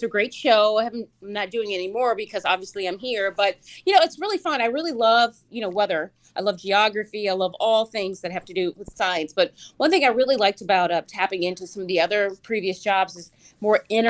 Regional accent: St. Louis, Missouri, United States; also born or lived in Atlanta; Actually, I'm from St. Louis, and I moved here from Atlanta, but Atlanta has my heart now.

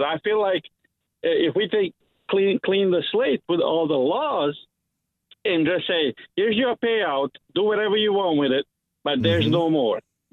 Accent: Cumming, Georgia, United States; I'm from Cumming, Georgia.

